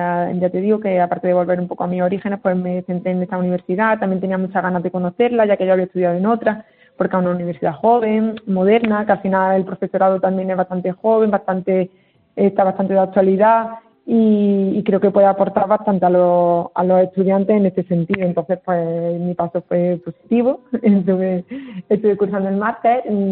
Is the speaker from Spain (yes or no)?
yes; Jaén, Andalusia, Spain; al final pues decidí volver a Jaén, que es mi tierra, más cerca de mi familia y de mi gente